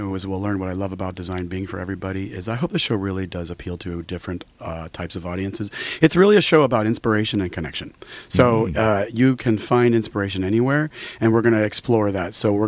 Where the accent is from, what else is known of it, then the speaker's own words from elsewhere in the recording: Arizona, United States; Well, I'm a redneck from Arabic, Arizona, and I design cars.